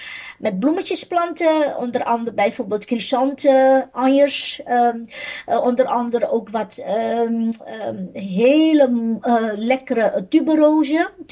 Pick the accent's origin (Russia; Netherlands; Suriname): Suriname; moved away as an adult; In Suriname heb ik tot en met mijn 19e gewoond.